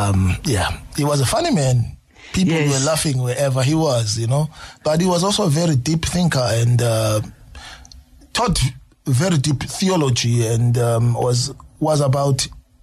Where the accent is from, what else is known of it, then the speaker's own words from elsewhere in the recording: Springs, Gauteng, South Africa; also born or lived in Pimville, Soweto / Sharpeville, Vereeniging; Where I came from, you know, I come from Springs. My parents were Salvation Army officers, ministers. So it meant I lived in Gwatema as a kid until maybe age 2 and went to Pimville, Soweto, until age 4, went to Sharpeville, Vereeniging